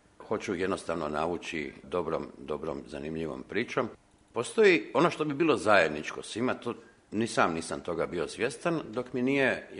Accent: Zagreb, City of Zagreb, Croatia; now in Split, Croatia; ja sam Zagrepčanin koji je odlučio živjeti u Splitu i živim tamo, evo, već 26 godina.

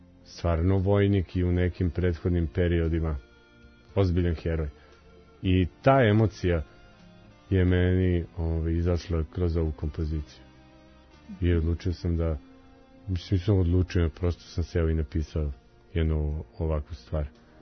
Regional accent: Vojvodina, Serbia; jer ja sam iz Vojvodine i ja volim salaš.

